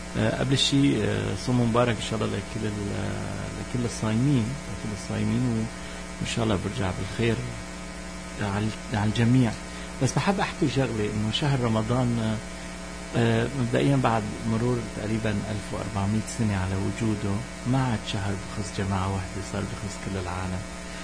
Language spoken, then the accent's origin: Arabic; Aleppo, Aleppo Governorate, Syria; أنا حلبي بس ما بعرف تماما ايش الطريقة